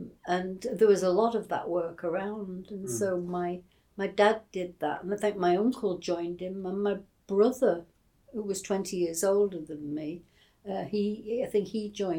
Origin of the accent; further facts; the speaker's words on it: Rhyl, Wales, United Kingdom; also born or lived in Liverpool, England; Yes, I was born in Liverpool, although my parents lived in Rhyl.